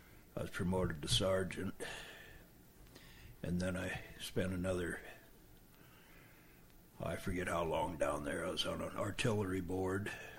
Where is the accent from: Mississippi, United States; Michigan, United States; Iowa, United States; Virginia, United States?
Iowa, United States; Sac City; I grew up around Sac City area. I went to different schools up in the same area.